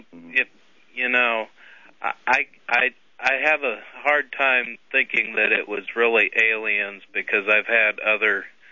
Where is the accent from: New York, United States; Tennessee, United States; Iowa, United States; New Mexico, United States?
New Mexico, United States; Albuquerque; born there; I was born in Albuquerque, and my grandfather worked at the Air Force base there.